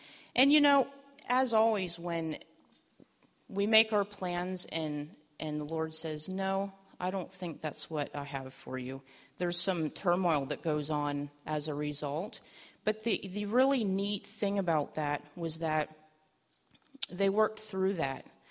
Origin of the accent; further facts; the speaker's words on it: Pennsylvania, United States; I was actually born and raised in Pennsylvania, central Pennsylvania, right down there with all the Amish and Mennonites.